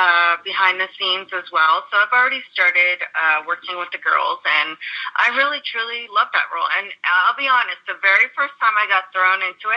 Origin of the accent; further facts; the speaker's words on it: Toronto, Ontario, Canada; I'm going to have some friends drive up from Toronto, my hometown